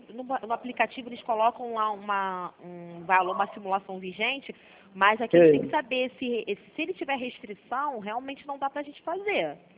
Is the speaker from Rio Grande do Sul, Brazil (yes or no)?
no; Madureira, Rio de Janeiro, Brazil; clientes que moram aqui na Cidade, porque eu sou de Madureira.